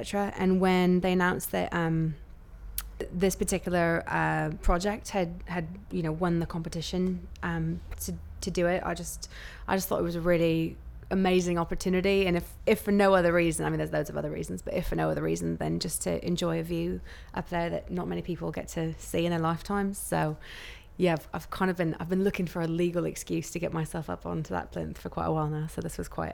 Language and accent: English; Laguna Beach, California, United States; now in London, United Kingdom; originally I'm from California, from Laguna Beach, but in London I'm from Hackney.